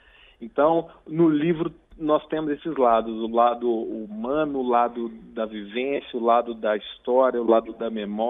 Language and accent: Portuguese; Minas Gerais, Brazil; Eu mesmo, enquanto mineiro